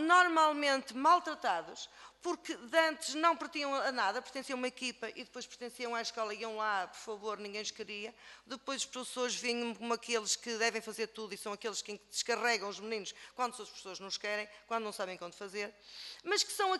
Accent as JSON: {"language": "Portuguese", "town": "Porto", "region": "Norte", "country": "Portugal", "said": "Eu sou do Porto"}